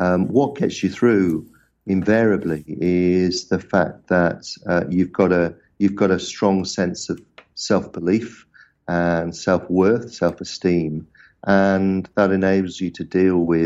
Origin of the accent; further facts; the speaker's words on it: Manchester, North West England, United Kingdom; I grew up in Manchester in England, mother, father, sister, dog.